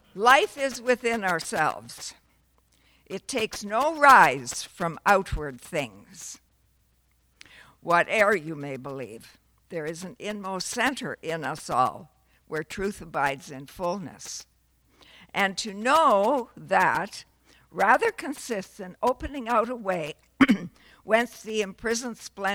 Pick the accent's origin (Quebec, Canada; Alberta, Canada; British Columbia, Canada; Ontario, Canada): Ontario, Canada; Toronto; I'm from Toronto, Canada. I bring you greetings from our country